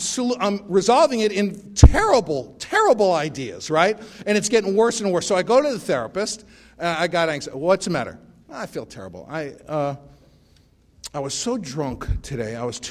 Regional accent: Bronx, New York, United States; born or raised there

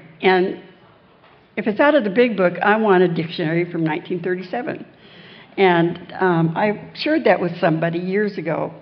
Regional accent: California, United States; But there was a man in my area. I come from California.

